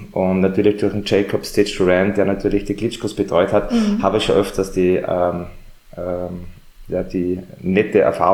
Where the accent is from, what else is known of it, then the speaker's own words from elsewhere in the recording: Graz, Styria, Austria; now in Salzburg, Austria; ich bin ja emigriert nach Salzburg, ja, von der Steiermark, ich bin ja Grazer.